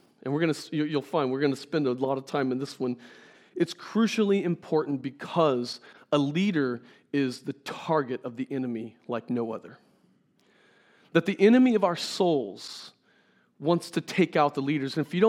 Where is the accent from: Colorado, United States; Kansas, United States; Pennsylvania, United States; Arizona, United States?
Kansas, United States; Scott City; I go back to my hometown, Scott City, Kansas, and people know me for who I was.